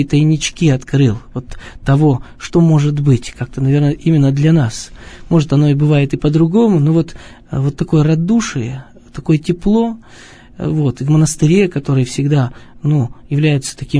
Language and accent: Russian; Ural, Russia; Вот как-то все-таки мы, видимо, уральцы, если вот говорить о нашей среде, да, о нашей стороне.